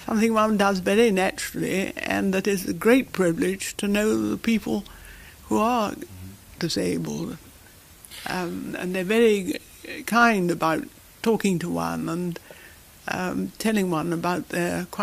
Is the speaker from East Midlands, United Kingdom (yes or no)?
no; Crowborough, South East England, United Kingdom; Oh, I grew up at Crowborough in Sussex, which was my father and mother's house.